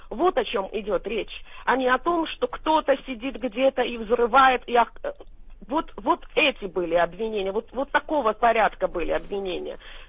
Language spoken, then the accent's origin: Russian; Georgia; просто как человек, который живу в Грузии, я грузинка.